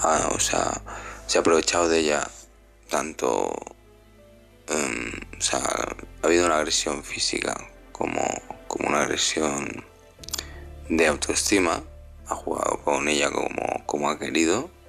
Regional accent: Alicante, Valencian Community, Spain; de Alicante. Pues esta noche se nos ha planteado un tema difícil.

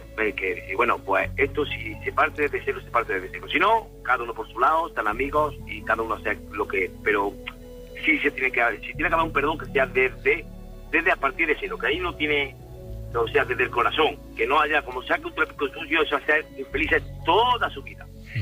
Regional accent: Córdoba, Andalusia, Spain; Estoy ahora mismo en Córdoba, pasando por Córdoba. Bueno, yo soy de Córdoba, pero viajo

